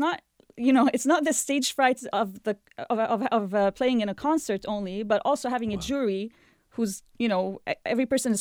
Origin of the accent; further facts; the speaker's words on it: Jordan; You know, I'm from Jordan.